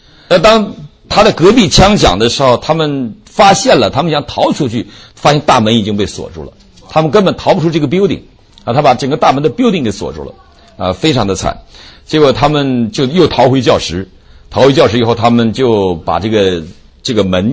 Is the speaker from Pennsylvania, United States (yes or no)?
no; Virginia, United States; 我来自于维吉尼亚州